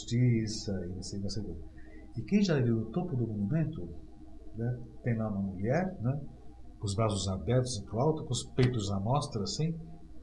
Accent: São Paulo, Brazil; eu sou paulistano da gema.

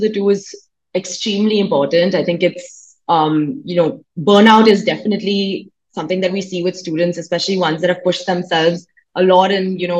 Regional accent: Mumbai, Maharashtra, India; So I grew up in Mumbai, you know, been sort of in the same house for all my life, lived in Bandra

